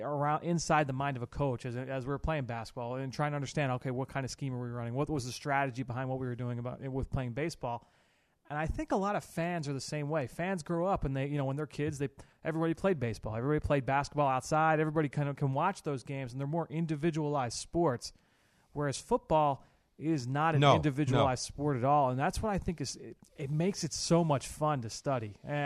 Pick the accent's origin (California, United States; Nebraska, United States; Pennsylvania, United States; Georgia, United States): Pennsylvania, United States; Philadelphia; living in Philadelphia, and I grew up in Philadelphia, I grew up a diehard Eagles fan